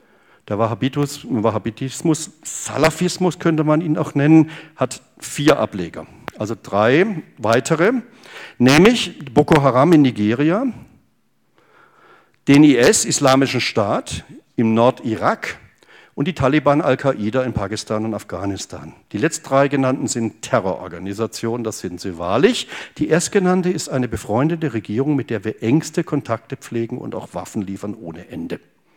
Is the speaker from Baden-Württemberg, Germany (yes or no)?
yes; Freiburg, Baden-Württemberg, Germany; in Freiburg, bei mir, in meiner Heimatstadt.